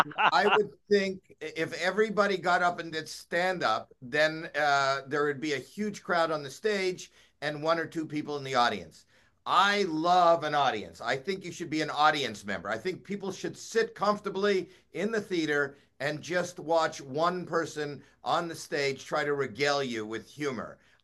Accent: Canada; I'm really I'm Canadian, so it is part of our heritage.

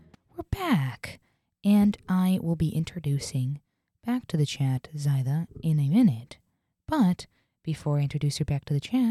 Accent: United Kingdom; I'm also British.

